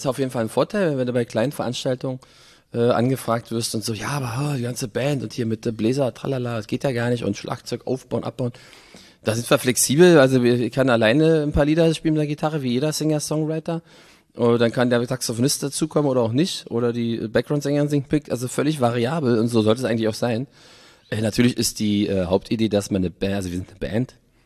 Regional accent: Berlin, Germany; Und dann auch in West-Berlin geblieben. Aber ich sehe mich trotzdem nie als West-Berliner, sondern als Berliner.

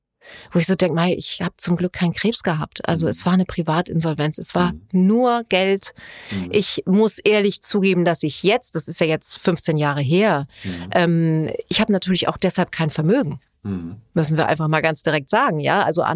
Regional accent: Hamburg, Germany; born there; Ich meine, Hamburg ist meine Geburtsstadt und meine große Liebe, klar.

